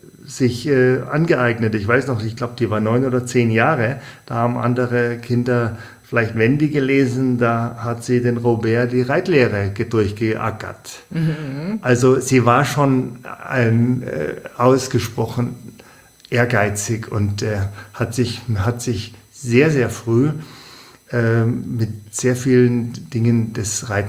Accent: Bavaria, Germany

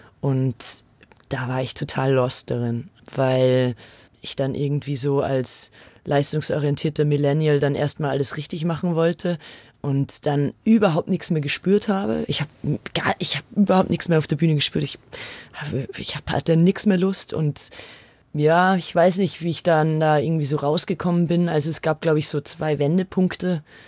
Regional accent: Austria; Ich bin ja aus Österreich

